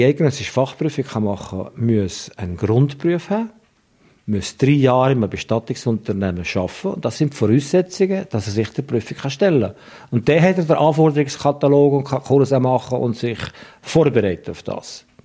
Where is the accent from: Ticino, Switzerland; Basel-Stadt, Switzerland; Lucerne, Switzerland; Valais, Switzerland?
Valais, Switzerland; Also ich sagte, im Wallis haben wir als Kind einen anderen Umgang gelernt mit dem Tod.